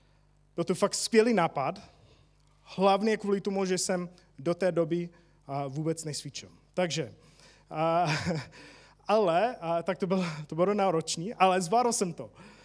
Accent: United States; Czech is a second language; Já jsem Američan, ale jak slyšíte, mluvím česky, ale občas říkám jako věci divně

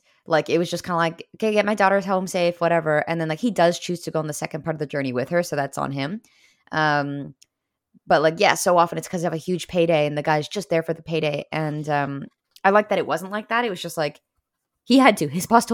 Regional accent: England, United Kingdom; Maybe because I'm English

